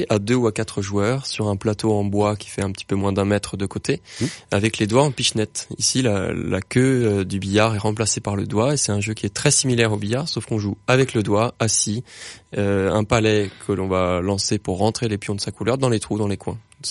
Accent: Versailles, Île-de-France, France; born there; j'ai un petit peu plus de 30 ans, je suis né à Versailles dans les Yvelines.

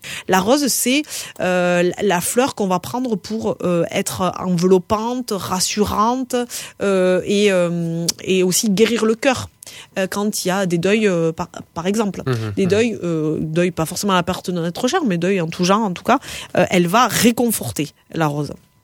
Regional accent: France; c'est un peu difficile en fait quand on est français pour arriver à intégrer ça. Tu sais, nous on a ce truc.

